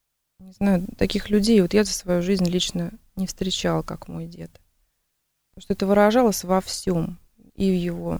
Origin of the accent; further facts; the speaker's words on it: Zhukovsky, Moscow Oblast, Russia; я сама из Жуковского, подмосковный город